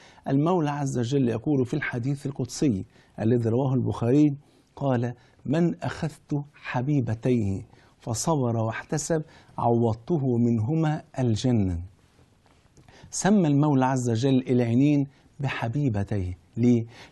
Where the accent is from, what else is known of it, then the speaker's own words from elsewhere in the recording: Egypt; زي قروش عندنا في مصر مثلا